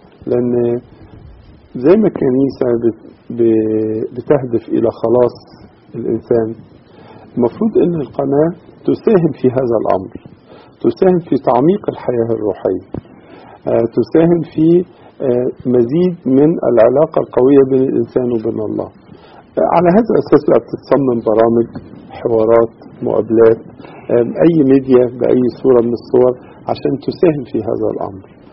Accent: Egypt; لكن عايز اقول لحضرتك ان في خبرة عندنا في مصر

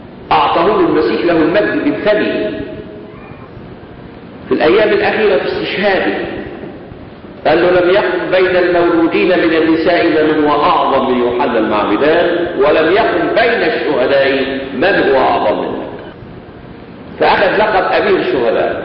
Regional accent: Egypt

